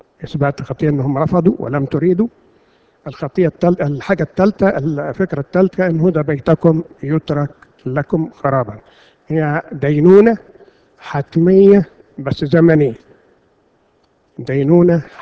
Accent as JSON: {"language": "Arabic", "country": "Egypt", "said": "كان لنا آلهة راع وأمون كمصريين"}